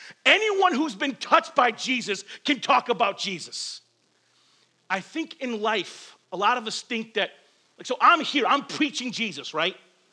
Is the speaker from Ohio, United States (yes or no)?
no; Flint, Michigan, United States; also born or lived in Waterford; When I was in junior high, so I lived in Flint, and I moved from Flint to Waterford, Michigan.